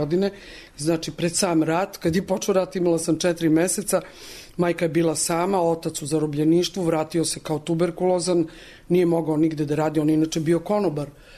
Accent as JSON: {"language": "Serbian", "region": "Belgrade", "country": "Serbia", "tie": "born or raised there", "said": "Ja sam odrasla na Paliluli u Starine Novaka ulici"}